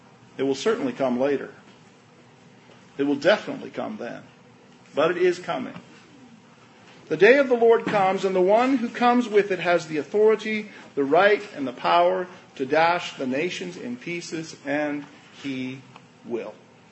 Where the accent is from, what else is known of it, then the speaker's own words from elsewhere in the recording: Canada; You know, I'm a Canadian, so we have a queen.